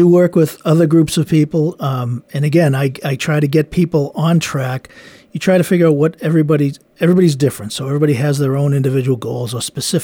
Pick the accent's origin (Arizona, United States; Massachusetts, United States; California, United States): Massachusetts, United States; now in Rhode Island, United States; I've been in Rhode Island for 20 years, but I grew up just outside of Boston.